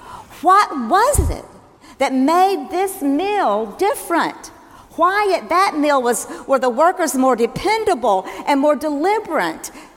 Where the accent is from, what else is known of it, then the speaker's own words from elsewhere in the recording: Greer, South Carolina, United States; when I grew up in the Appalach Mill Village near Greer, South Carolina, there were churches, two churches, and a schoolhouse built by the mill owners.